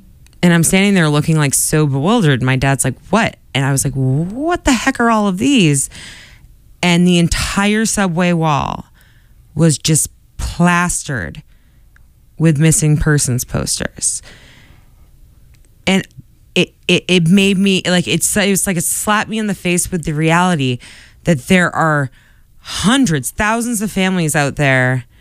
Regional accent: Quincy, Massachusetts, United States; I grew up in Quincy, which is just a hop and a skip from Boston

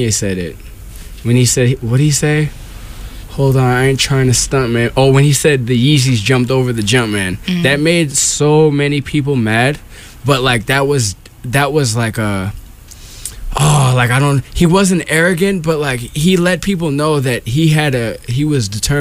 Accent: Woburn, Massachusetts, United States; I'm from Woburn, so...

